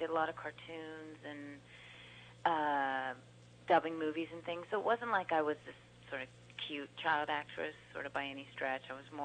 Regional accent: Montreal, Quebec, Canada; That's right. I'm from Montreal.

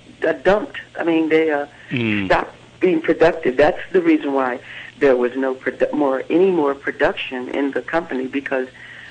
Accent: California, United States; Yeah, I'm a Californian, so I've been knowing those people for years.

